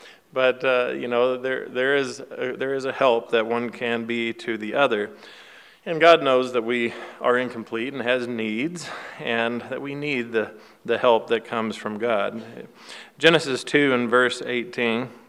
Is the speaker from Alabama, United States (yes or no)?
no; Kentucky, United States; Growing up in Kentucky, some pronounce it naked, some pronounce it naked.